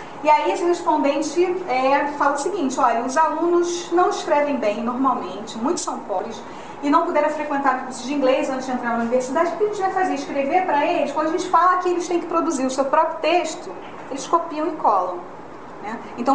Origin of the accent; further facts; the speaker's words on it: Brazil; que é majoritariamente em inglês, que não é a minha língua, por exemplo, que sou brasileiro, né?